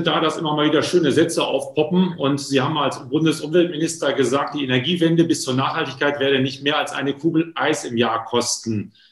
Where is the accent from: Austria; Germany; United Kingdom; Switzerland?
Germany; North Germany; Ja, letzte Frage noch, das muss ich aber als Norddeutscher stellen.